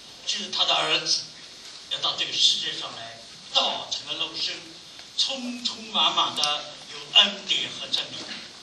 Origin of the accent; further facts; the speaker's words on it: China; 因为我们中东方人的思想跟犹太人思想非常接近